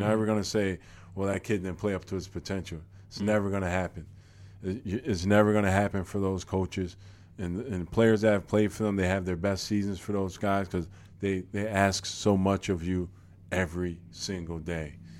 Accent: New York, United States; I'm from New York. Not that I'm from New York City, but being from New York State and being like the hometown kid, I loved it.

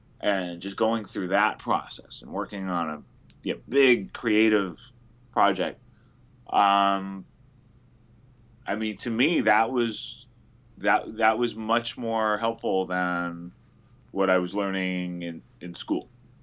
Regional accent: Berkeley, California, United States; because I was raised in Berkeley, California. The dream would be to do my undergrad at Berkeley, go to law school at Berkeley, you know.

